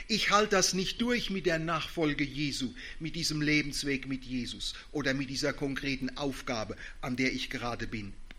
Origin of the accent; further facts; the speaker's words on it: Rhineland-Palatinate, Germany; durch Landau in der Südpfalz, durch eine Stadt da in der Nähe meiner Heimat.